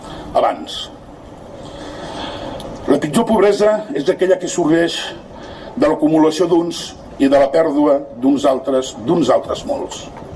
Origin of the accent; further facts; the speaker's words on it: Sitges, Catalonia, Spain; sou tan sitgetans com jo.